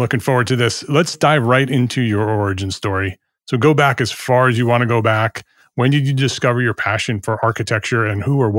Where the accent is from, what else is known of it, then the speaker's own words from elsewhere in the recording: Paramus, New Jersey, United States; I was born and raised in Paramus, New Jersey.